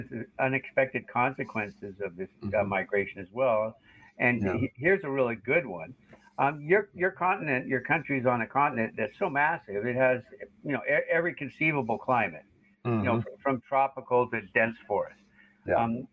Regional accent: Canada; I'm a Canadian

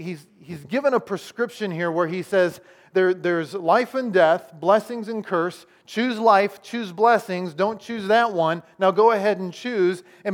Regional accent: Clinton, Iowa, United States; Remember, I'm from Iowa, Clinton, Iowa. I'm in Honolulu

